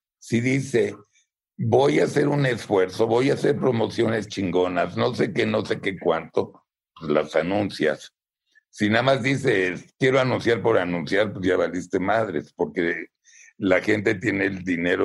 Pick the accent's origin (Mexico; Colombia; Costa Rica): Mexico; Primero porque soy mexicano y los conozco perfecto.